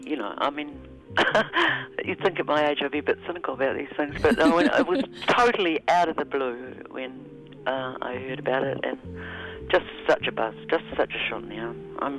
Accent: Wellington, New Zealand; It was shot in Wellington, you know, which my hometown.

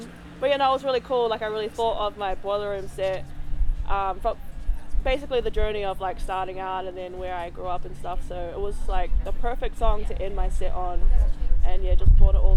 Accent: Christchurch, Canterbury, New Zealand; growing up in Christchurch, like I had like crazy makeup every day, like pink hair, green hair, and I would just stick out like a sore thumb

